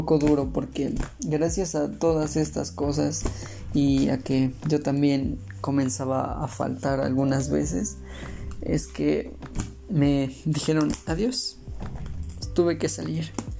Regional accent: Mexico; Soy de México

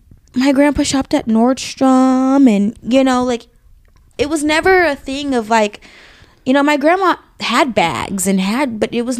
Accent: El Cerrito, California, United States; So I grew up in El Cerrito.

